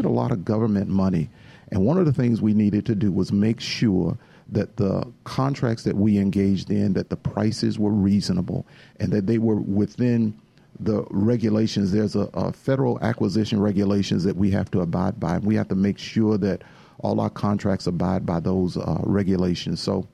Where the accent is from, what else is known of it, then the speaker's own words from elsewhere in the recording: Atlanta, Georgia, United States; As I grew up here in Atlanta, I'm a native Atlantan. I grew up in Atlanta and never traveled a whole lot